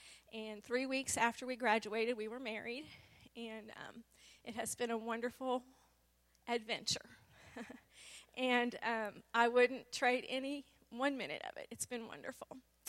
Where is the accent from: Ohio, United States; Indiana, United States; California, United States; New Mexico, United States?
Indiana, United States; Seymour; I actually am from Indiana. I grew up in Seymour, at Seymour First Church, for the most part.